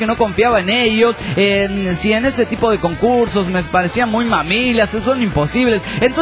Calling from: Monterrey, Nuevo León, Mexico; de Monterrey, Nuevo León, Mexiquito

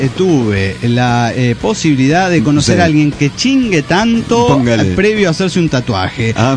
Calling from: San Luis, Argentina; de la Sierra, San Luis, Argentina.

